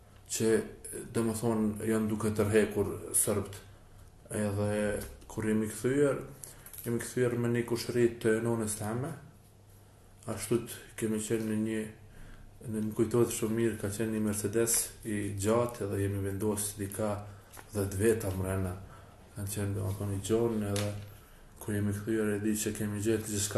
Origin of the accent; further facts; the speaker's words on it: Peja, Peja District, Kosovo; jam nga Peja.